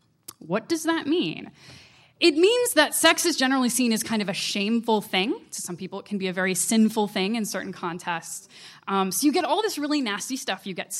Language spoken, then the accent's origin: English; Midwest, United States; I grew up in the Midwest, and of course, these days you get a lot of abstinence-only programs